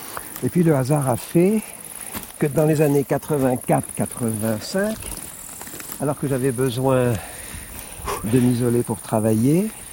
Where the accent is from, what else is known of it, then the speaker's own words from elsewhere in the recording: Savigny-sur-Orge, Île-de-France, France; quand j'étais enfant, j'habitais à Savigny-sur-Orge. Là aussi, une petite maison avec un jardin.